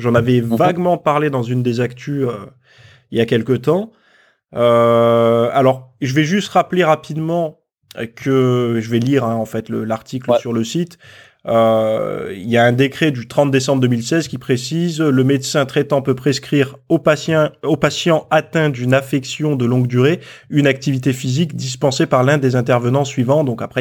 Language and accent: French; France; puisque je suis français